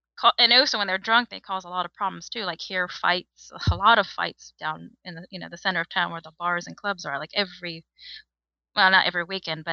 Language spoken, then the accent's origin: English; California, United States; now in Sweden; I come from California, and there, it's like, everybody does marijuana.